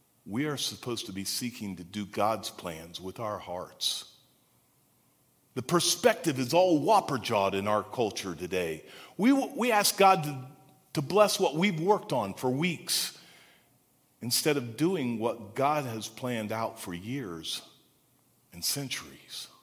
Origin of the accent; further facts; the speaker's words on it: Sabina, Ohio, United States; I grew up in Sabina, just down the road.